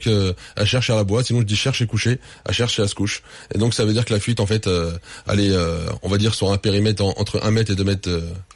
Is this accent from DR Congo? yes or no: no; France; Moi, je suis français.